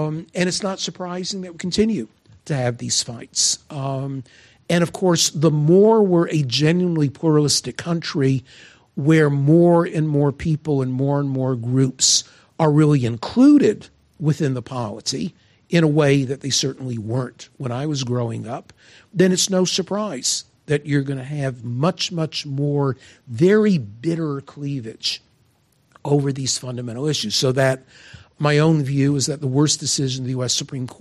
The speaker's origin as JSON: {"language": "English", "region": "North Carolina", "country": "United States", "tie": "born or raised there", "said": "the world I grew up in North Carolina, in the 1950s, was entirely different from the world today"}